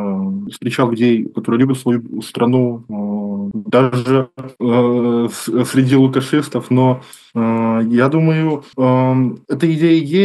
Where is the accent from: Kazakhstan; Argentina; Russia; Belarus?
Belarus; Я думаю, я чувствую, что мы белорусы, у нас своя культура, мы отличаемся.